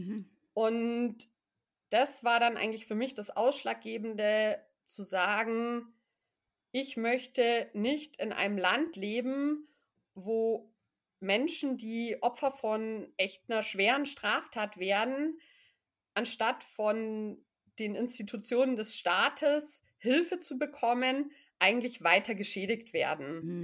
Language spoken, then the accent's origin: German; Munich, Bavaria, Germany; Du hast schon gesagt, ich bin aus München